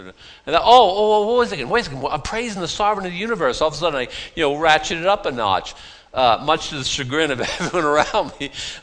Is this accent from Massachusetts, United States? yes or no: yes; Boston, Massachusetts, United States; I grew up in Boston. We don't have any around here, but like, you know, there was Hyde Park and Brighton where I lived